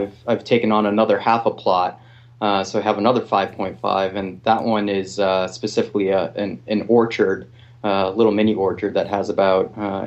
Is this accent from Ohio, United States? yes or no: no; Massachusetts, United States; I grew up in Massachusetts and in a town that was famous for either golf courses or apple orchards.